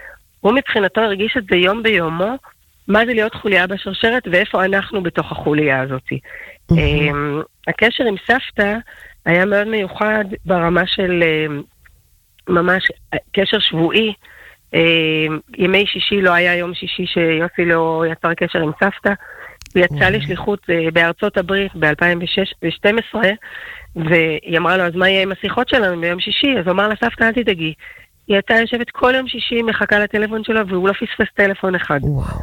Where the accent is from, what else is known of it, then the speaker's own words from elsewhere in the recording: Jerusalem, Jerusalem District, Israel; אנחנו נולדנו וגדלנו בירושלים שבין החומות, בעיר העתיקה. ההורים שלי היו ממחדשי היישוב היהודי בעיר העתיקה של ירושלים המאוחדת, וינקנו ובאמת ינקנו מכל סמטאותיה וקדושתה של העיר